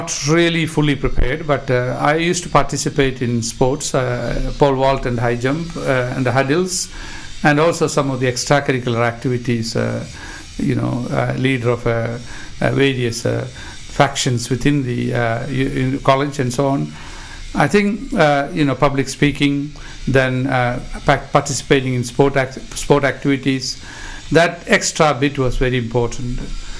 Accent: India; first language Malayalam; English is a second language; I speak a bit of Hindi and my native language, which is called Malayalam

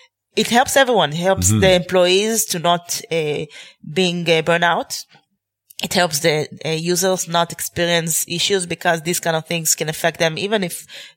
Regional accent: Israel; English is a second language; I do know, I'm from Israel

